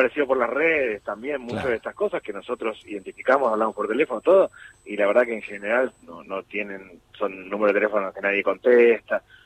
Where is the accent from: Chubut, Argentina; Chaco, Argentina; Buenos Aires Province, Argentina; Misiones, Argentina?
Buenos Aires Province, Argentina; Moreno; todo el conurbano, de donde vengo yo, de Moreno